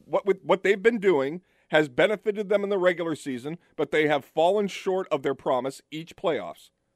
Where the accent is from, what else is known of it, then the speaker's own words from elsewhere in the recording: Revere, Massachusetts, United States; Oh, Revere.